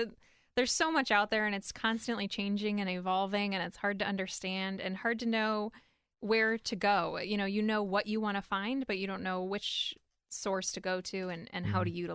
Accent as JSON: {"language": "English", "town": "Cleveland", "region": "Ohio", "country": "United States", "said": "I was from Cleveland, so I thought, oh, you can just follow the same directions back."}